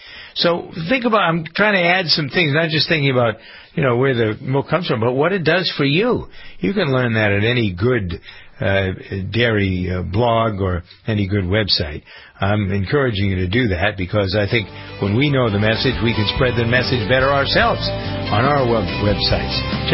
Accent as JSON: {"language": "English", "region": "New England", "country": "United States", "tie": "born or raised there", "said": "I grew up in New England."}